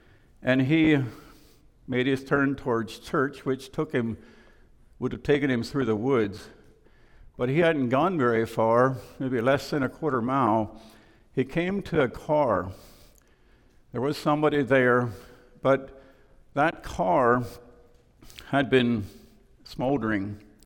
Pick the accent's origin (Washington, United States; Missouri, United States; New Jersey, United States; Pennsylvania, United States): Pennsylvania, United States; I grew up in Lancaster County, between Leola and New Holland, what is referred to as the Groffdale area.